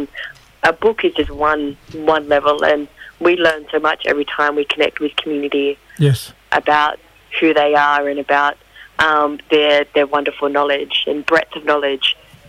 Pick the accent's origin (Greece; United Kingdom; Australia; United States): Australia; New South Wales; now in Sydney, Australia; I'm a Widjibal Wailwoman from Bundjalung Country, up in northern New South Wales. But I'm calling in from Darug Country out in Western Sydney today.